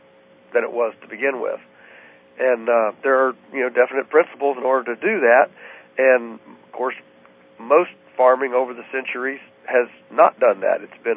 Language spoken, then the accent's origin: English; United States; also born or lived in Venezuela; being American, of course, we were prime targets for the communist instigated rebels.